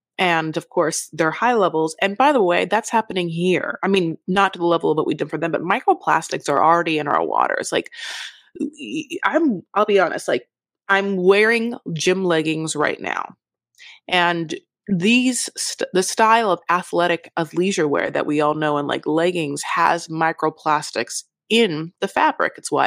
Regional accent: Newport Beach, California, United States; Again, I'm from Newport Beach. I'm in Newport Beach right now. I'm so close to Fashion Island.

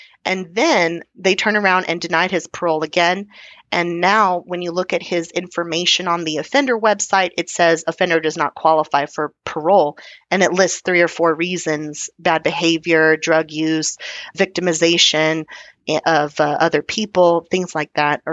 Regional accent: Texas, United States; So I am really focused, you know, being Texan and all.

